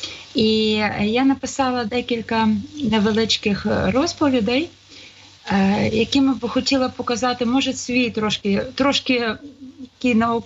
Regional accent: Lviv, Lviv Oblast, Ukraine; як у нас у Львові кажуть, хлопський розум

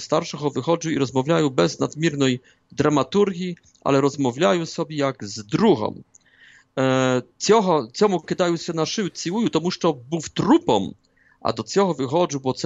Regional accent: Poland; Ukrainian is a second language; Ми, Поляки, не вміли карати наших зрадників.

